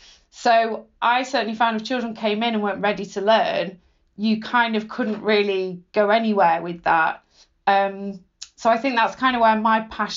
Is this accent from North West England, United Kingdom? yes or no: yes; North West England, United Kingdom; growing up in Cheshire, in a nice area